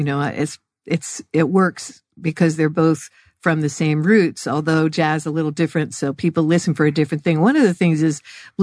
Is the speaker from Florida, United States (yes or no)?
no; Tucson, Arizona, United States; born there; now in Phoenix, United States; I was born in Tucson, went away, came back anyway.